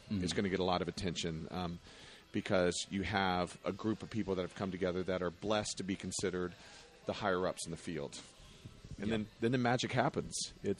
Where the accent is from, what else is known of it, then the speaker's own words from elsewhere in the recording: the South, United States; I'm from the South, so I know line dancing.